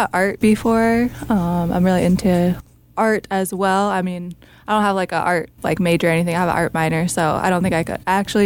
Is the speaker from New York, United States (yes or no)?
yes; New Paltz, New York, United States; So I grew up really close to here. I grew up in New Paltz